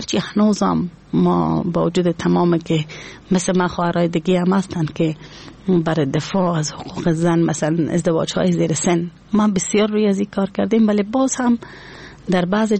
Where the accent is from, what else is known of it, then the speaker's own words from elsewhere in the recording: Afghanistan; میتونم بگویم که از افغانستان هستم و همی که بر تمام مردم افغانستان کار میکنم از افغانستان هستم.